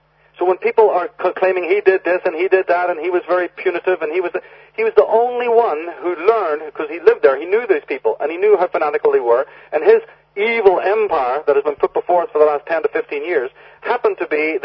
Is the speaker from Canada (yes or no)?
no; Ireland; I come from Ireland, I know that they exist.